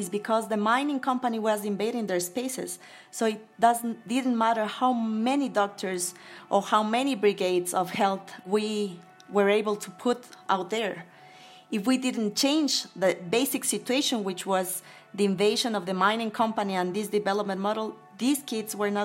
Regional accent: Quito, Pichincha, Ecuador; English is a second language; I grew up in Quito. My father is from El Carchi, which is a northern province.

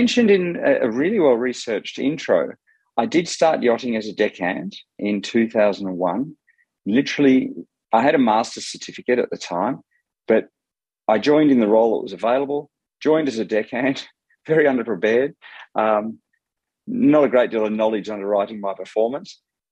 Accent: Australia; as an Australian

